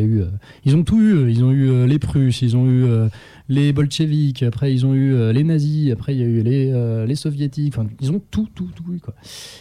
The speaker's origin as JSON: {"language": "French", "country": "France", "said": "moi je vous dis ça en tant que Français, ça se trouve, ça colle pas du tout à votre culture."}